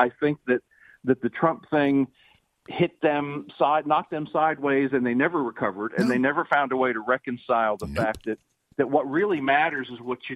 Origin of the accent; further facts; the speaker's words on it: South Carolina, United States; as someone from South Carolina, being Indian and having darker skin and having an Indian name was not an asset to Nikki Haley in South Carolina.